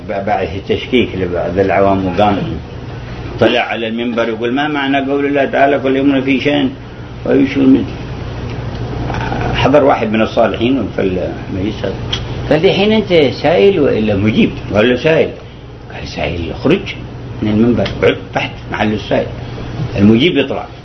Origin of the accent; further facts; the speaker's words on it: Hadhramaut, Yemen; وقت شدة شيعية عندنا في حضرموت